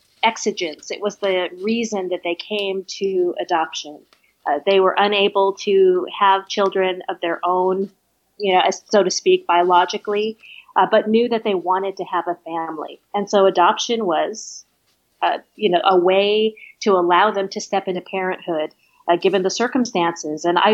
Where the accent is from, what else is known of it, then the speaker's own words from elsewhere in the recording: California, United States; I grew up in Orange County, so just